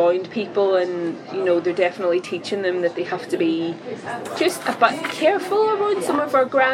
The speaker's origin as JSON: {"language": "English", "region": "Northern Ireland", "country": "United Kingdom", "said": "I'm from Northern Ireland."}